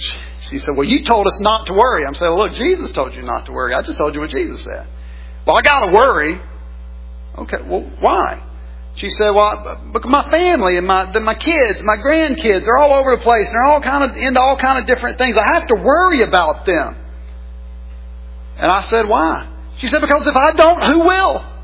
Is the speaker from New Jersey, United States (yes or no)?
no; Mississippi, United States; You know, growing up in South Mississippi, if you said something just dumb or stupid, you'd very likely get a sarcastic comment back.